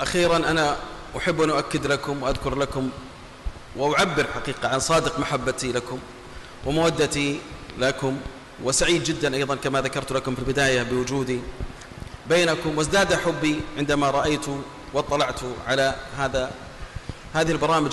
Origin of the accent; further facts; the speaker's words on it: Saudi Arabia; وأن يديم الأمن وعلى بلادنا المملكة العربية السعودية